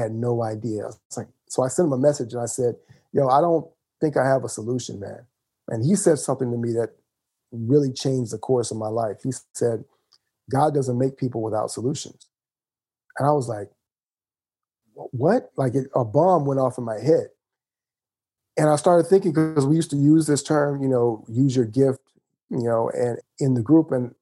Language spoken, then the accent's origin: English; Mississippi, United States; also born or lived in Chattanooga, Tennessee / Michigan / Alabama; I was born in Chattanooga, Tennessee, grew up son of a preacher's family. We moved from Tennessee to Michigan to Alabama to Mississippi. I grew up in Mississippi for about 10 years